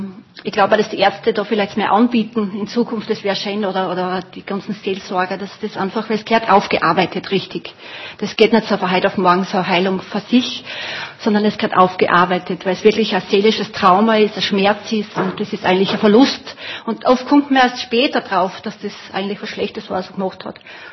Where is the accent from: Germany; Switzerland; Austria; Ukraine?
Austria; Bruck an der Mur, Styria; ich komme aus Bruck an der Mur und arbeite ehrenamtlich